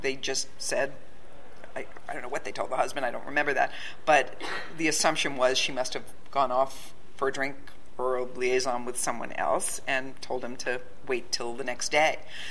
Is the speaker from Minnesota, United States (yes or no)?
no; New York City, New York, United States; I was then, as a young prosecutor, as a New Yorker, as a fan of the ballet and a longtime subscriber to events at the Metropolitan Opera House